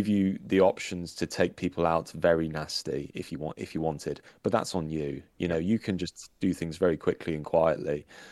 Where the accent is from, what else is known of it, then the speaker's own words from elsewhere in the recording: England, United Kingdom; now in South England, United Kingdom; I live in the south, but I'm actually from the Midlands.